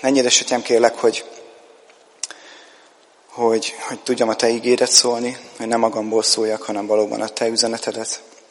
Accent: Kaposvár, Somogy, Hungary; A nagy messzi Kaposvárból jöttünk

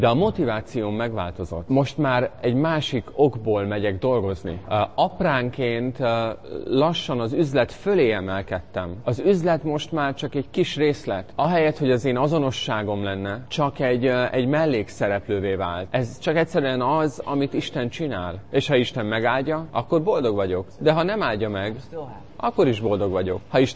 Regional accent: Netherlands; A Hollandiában születtem, 77-ben.

